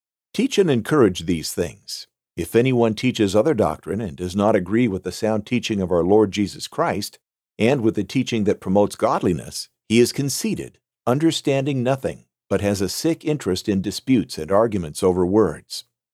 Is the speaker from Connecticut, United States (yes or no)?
no; Riverside, California, United States; I used to attend a church here in my hometown of Riverside, California.